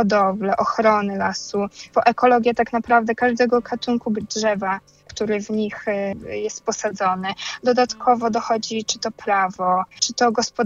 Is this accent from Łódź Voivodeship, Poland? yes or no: no; Podlaskie Voivodeship, Poland; Z jednej strony wychowywałam się na Podlasiu, blisko lasu.